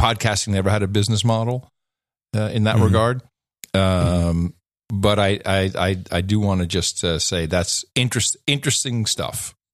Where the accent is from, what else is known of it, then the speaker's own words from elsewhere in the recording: Netherlands; because I grew up with it in the Netherlands